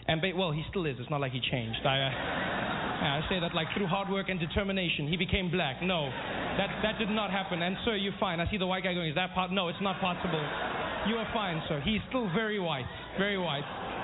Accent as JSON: {"language": "English", "country": "South Africa", "tie": "born or raised there", "said": "I grew up in South Africa during a time known as apartheid."}